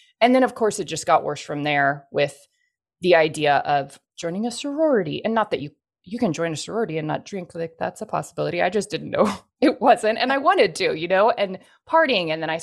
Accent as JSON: {"language": "English", "region": "Texas", "country": "United States", "tie": "born or raised there", "said": "I grew up in Texas, still live in Texas, very, very big drinking culture."}